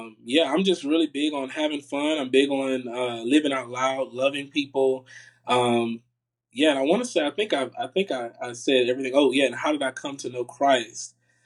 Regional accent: Tickfaw, Louisiana, United States; It's a small village where I'm from, actually. But I'm from Tickfall, Louisiana. Born and raised there.

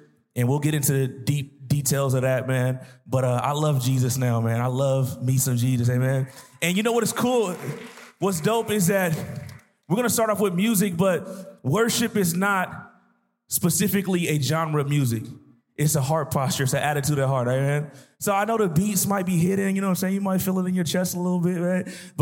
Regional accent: California, United States; now in Sacramento, United States; I come from the Bay Area, but we live in Sacramento.

